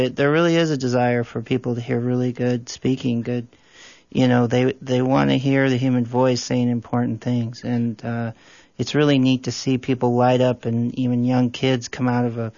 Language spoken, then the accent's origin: English; Portland, Oregon, United States; No, I'm from Portland.